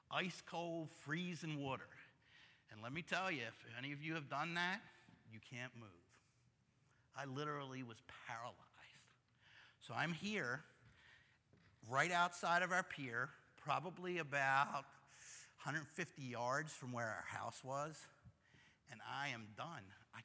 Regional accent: Dundalk, Maryland, United States; Growing up in Dundalk again, I grew up until I was 5 on Lyndhurst Road. If anybody knows Lyndhurst Road, that's right there on the water, kind of down between North Point, and it's on the Back River

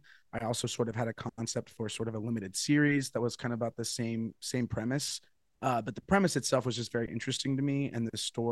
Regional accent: Ketchikan, Alaska, United States; I grew up in Ketchikan and felt like I owed so much to the city for how they supported me to explore arts professionally.

